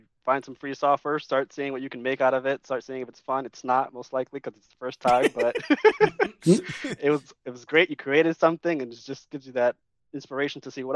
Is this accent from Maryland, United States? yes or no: no; Bronx, New York, United States; Just general Northwestern New York. I'm from the Bronx myself. I'm not a Rochester native